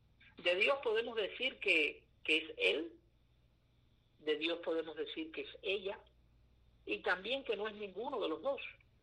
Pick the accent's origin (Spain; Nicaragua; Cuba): Cuba; Todos y todas somos cubanos.